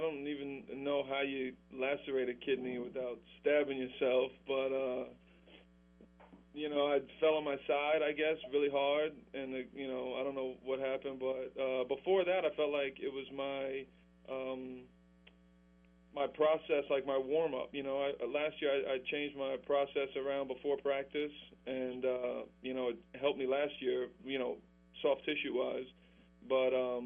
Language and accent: English; New Jersey, United States; And, you know, I grew up in Jersey, so it was also part of the decision process.